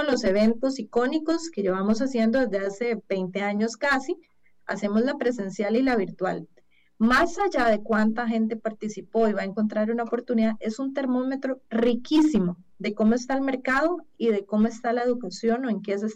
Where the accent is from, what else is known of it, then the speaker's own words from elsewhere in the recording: Costa Rica; uno como buen tico decía, yo voy a pulsearlo.